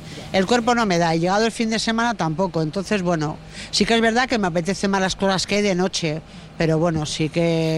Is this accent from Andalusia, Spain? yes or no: no; Barakaldo, Basque Country, Spain; Bueno, soy de, realmente no, trabajo en Bilbao, pero realmente ahora vimos esto y soy de Baracaldo, soy un poco de todo.